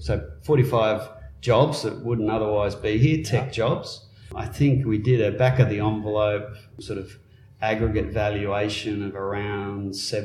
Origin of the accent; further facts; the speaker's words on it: Newcastle, New South Wales, Australia; Newcastle's my hometown, right? So I've got a long-term connection. But I was away for 20 years. Came home 4 years ago